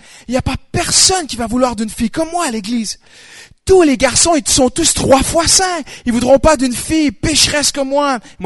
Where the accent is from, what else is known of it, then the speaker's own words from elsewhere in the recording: Canada; ce qu'on appelle chez nous au Canada le discours du trône.